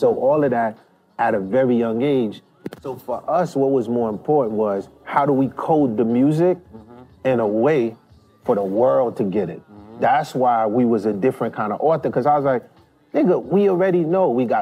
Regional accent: Haiti; now in Brooklyn, United States; And so my dad brought us to Jack's. We came from Haiti.

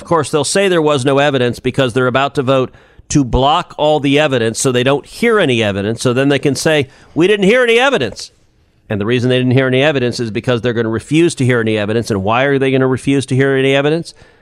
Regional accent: Texas, United States; as a Texan, I've looked in the eyes when you go down to the border

